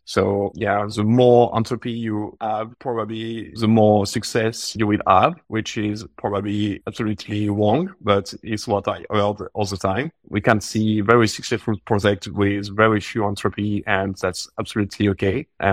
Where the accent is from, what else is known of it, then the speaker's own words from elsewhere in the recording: France; accent: French; English is a second language; Hope you could understand what I said with my strong French accent.